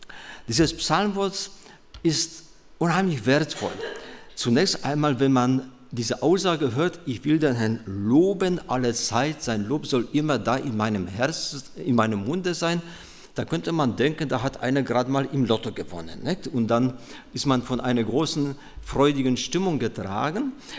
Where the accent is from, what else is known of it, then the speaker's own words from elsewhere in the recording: Poland; German is a second language; now in Germany; Wie Sie unschwer an meiner Aussprache erkennen können, bin ich nicht in Westfalen aufgewachsen. Ich komme gebürtig aus Polen und bin vor 39 Jahren hier nach Deutschland gekommen